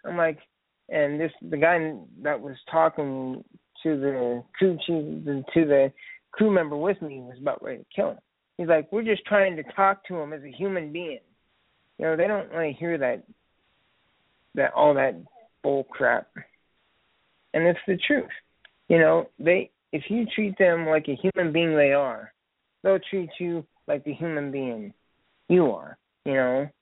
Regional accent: Lafayette, Indiana, United States; I'm from Lafayette, Indiana. It's like 45 minutes away here, you know, away from here.

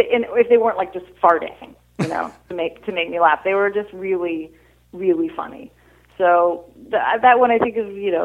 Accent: New York, United States; because I grew up in New York of being in the Macy's Thanksgiving Day Parade.

